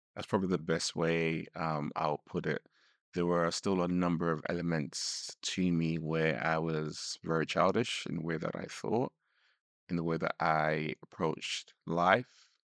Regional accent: Nigeria; you know, I'm Nigerian

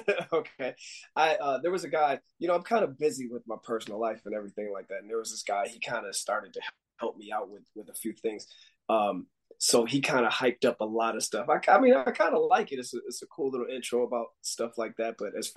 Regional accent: Buffalo, New York, United States; also born or lived in Hawaii; I was living in Hawaii, and I moved back from Hawaii back to home in Buffalo, New York.

